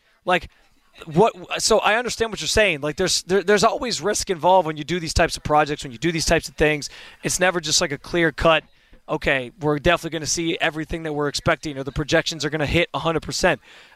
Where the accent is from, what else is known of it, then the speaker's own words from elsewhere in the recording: New York, United States; growing up in Western New York, I went to plenty of Bills games growing up.